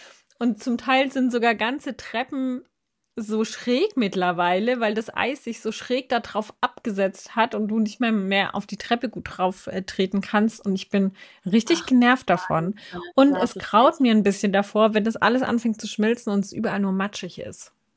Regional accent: Baden-Württemberg, Germany; now in Berlin, Germany; Und ich komme ja aus Baden-Württemberg

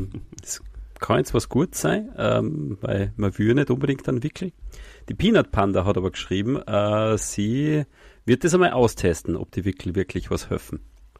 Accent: Austria; Die gibt es bei uns in Österreich nicht.

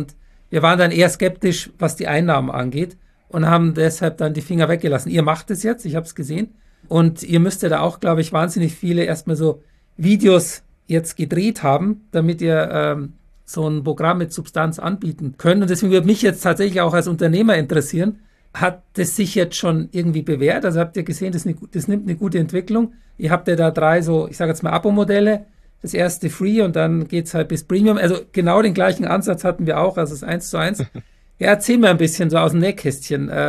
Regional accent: Munich, Bavaria, Germany; Grüße in meine Heimatstadt. Ich bin ja ein echter Münchner.

